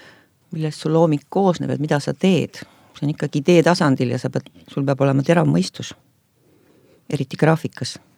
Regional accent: Tallinn, Harju County, Estonia; Ma olen põline tallinlane

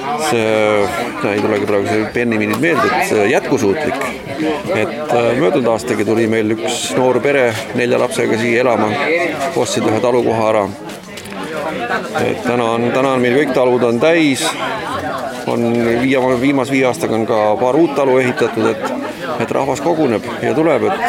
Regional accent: Kuressaare, Saare County, Estonia; Ise olen Kuressaarest.

